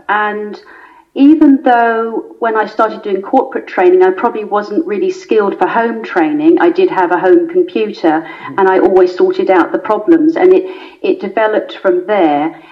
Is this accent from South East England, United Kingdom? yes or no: yes; South East England, United Kingdom; accent: English; No, I didn't pick up that accent, no. Very English. I grew up in Surrey in England, and that accent has stayed with me.